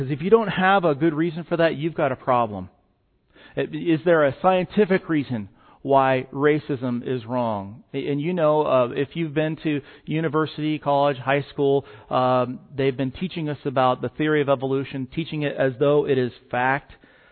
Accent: Dillon, Colorado, United States; I grew up in Dillon, Colorado

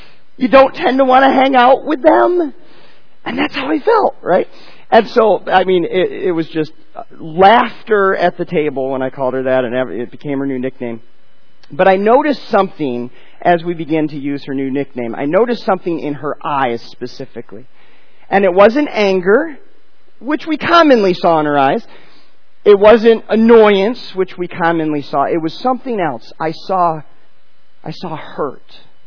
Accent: Buffalo, New York, United States; born and raised in Buffalo, crazy about the Bills.

